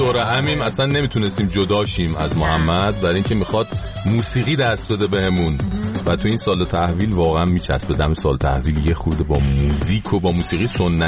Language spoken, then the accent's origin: Persian; Bushehr, Iran; خودم بوشهری هستم.